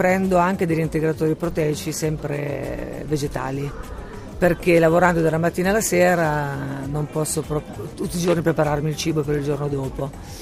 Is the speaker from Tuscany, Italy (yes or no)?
no; Marche, Italy; Sono di un paesino vicino a Urbino, nelle Marche.